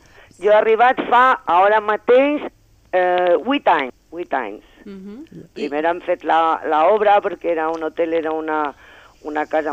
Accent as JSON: {"language": "Catalan", "town": "Madrid", "region": "Community of Madrid", "country": "Spain", "second_language": "Catalan", "said": "Jo sóc de Madrid, sí."}